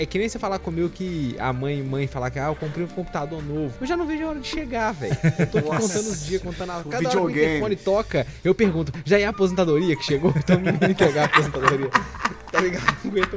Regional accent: Brazil; sou brasileiro, não conheço nem esse conceito.

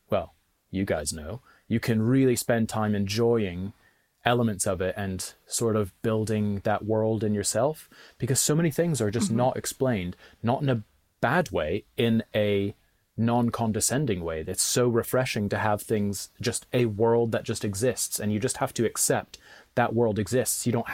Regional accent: United States; now in United Kingdom; because I'm from America originally. And I know, I'm sorry. I am now a British citizen, but I am from America originally.

